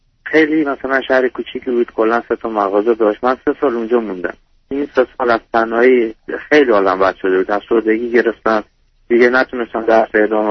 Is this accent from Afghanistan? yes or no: no; Iran; من که از تو ایران به دنیا اومدم، تو ایران بزرگ شدم، ولی به خاطری که اصلیتم افغانیه